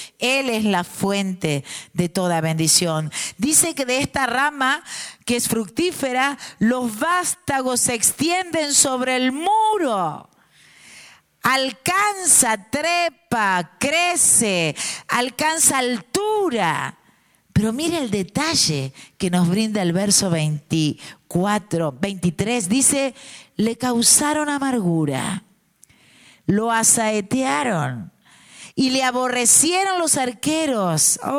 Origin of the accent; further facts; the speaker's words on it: Mendoza, Argentina; Yo vengo de Mendoza, provincia de la República Argentina. Y es un clima desértico y es agreste.